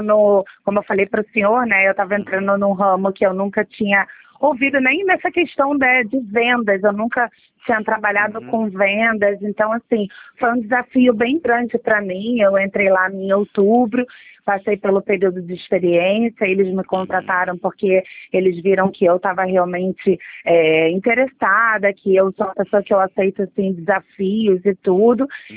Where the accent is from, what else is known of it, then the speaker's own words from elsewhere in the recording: Rio de Janeiro, Brazil; Eu sou carioca do Rio de Janeiro mesmo.